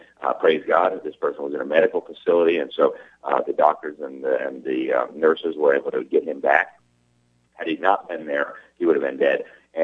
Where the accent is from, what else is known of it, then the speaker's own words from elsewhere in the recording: Miami, Florida, United States; In Miami, in my hometown, more than half of the frontline doctors and nurses refused to take this shot from hell.